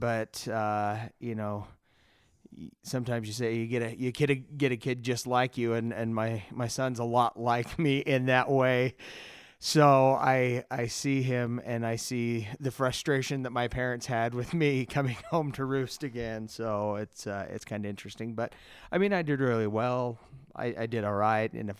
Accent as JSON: {"language": "English", "region": "Utah", "country": "United States", "tie": "born or raised there", "said": "being born and raised in Utah, I'm Mormon."}